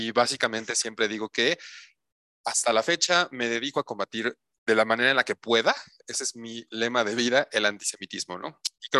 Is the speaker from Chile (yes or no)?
no; Mexico; Estudié historia como primera licenciatura aquí en México. Yo soy mexicano. Estudié la licenciatura en administración también aquí en México